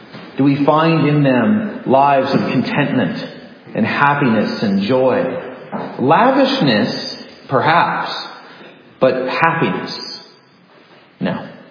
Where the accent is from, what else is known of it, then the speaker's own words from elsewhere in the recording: California, United States; And we grew up in Southern California, so we would go camp near the beach right there